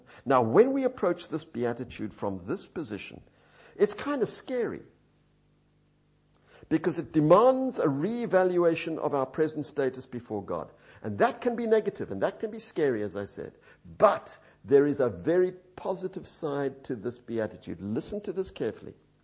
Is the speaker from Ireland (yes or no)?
no; Sudan; I saw it in Somalia. I grew up in Sudan. I grew up in Africa and I saw them around me.